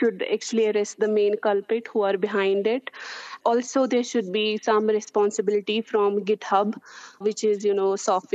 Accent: Jammu and Kashmir, India; because I'm also from Kashmir, you know, things are quite different from mainland India.

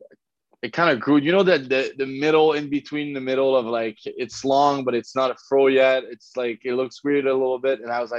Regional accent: Montreal, Quebec, Canada; First of all, it was against Montreal, so for me it was so special playing in my hometown.

